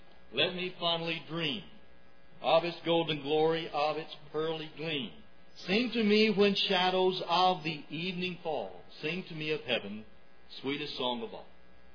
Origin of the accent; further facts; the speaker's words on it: Pine Bluff, Arkansas, United States; When I was a boy growing up in Pine Bluff